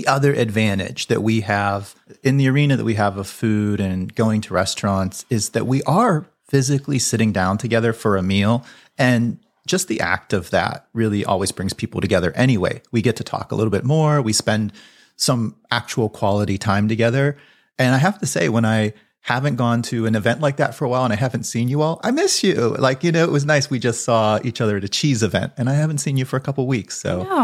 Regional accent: Pennsylvania, United States; I mean, I grew up in Armstrong County, so that's out there too.

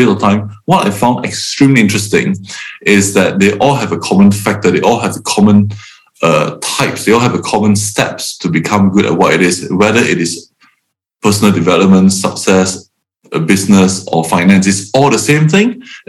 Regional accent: Singapore; moved away as an adult; now in London, United Kingdom; I'm from Singapore and I've lived there all my life before coming to the UK to study to be a vet in London back in 99

